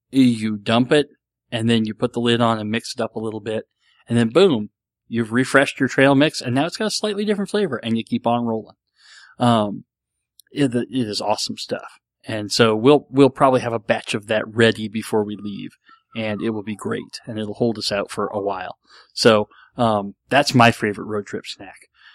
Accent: United States; Being an American, I'm familiar with Spanish because we have a lot of Spanish-speaking people in this country

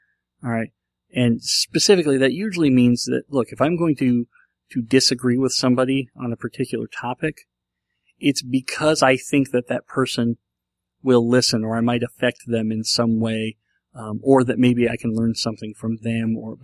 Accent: United States; I'm an American, I don't have an accent. We don't have any accents here.

